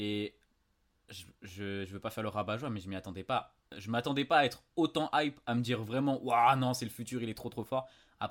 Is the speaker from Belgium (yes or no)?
no; France; On va pas, on est français